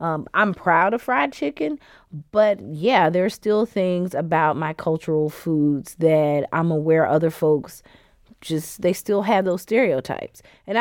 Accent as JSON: {"language": "English", "region": "the South", "country": "United States", "said": "I guess they asked me that because I'm from the South."}